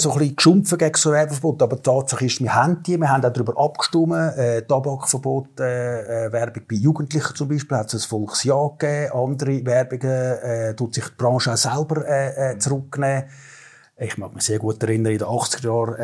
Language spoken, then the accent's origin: German; Zurich, Switzerland; Was mich ein bisschen irritiert, jetzt als Zürcher, wir haben das Tanzverbot fast schon abgeschafft.